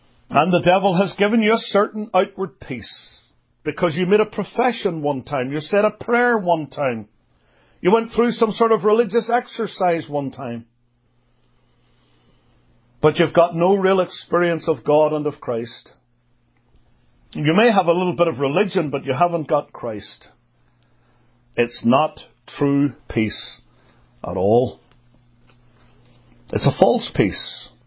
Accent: Belfast, Northern Ireland, United Kingdom; I grew up in the city of Belfast in Northern Ireland. It's hard for me to disguise that even still with my accent. It's mellowed a little bit through the years, no doubt.

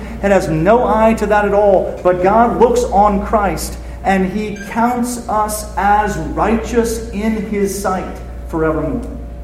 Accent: New Orleans, Louisiana, United States; I grew up in New Orleans, and there were a lot of reasons that I chose to get away from home and go to Auburn.

